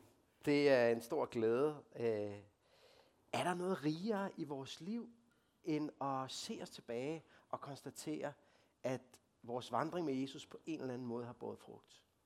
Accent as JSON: {"language": "Danish", "town": "Copenhagen", "region": "Capital Region of Denmark", "country": "Denmark", "tie": "born or raised there", "accent": "Copenhagen", "said": "jeg kommer fra København. Det er jo nok nogle af jer, der kan høre. Og nogle gange bliver jeg lidt forlegen, når jeg er i Jylland, fordi så kan jeg høre, hvor københavnsk jeg egentlig taler. Det kan jeg ikke gøre for, og jeg er opvokset der."}